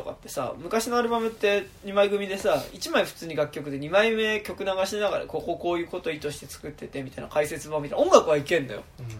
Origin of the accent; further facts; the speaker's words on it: Tokyo, Japan; そんな江戸っ子な部分が出てしまいました。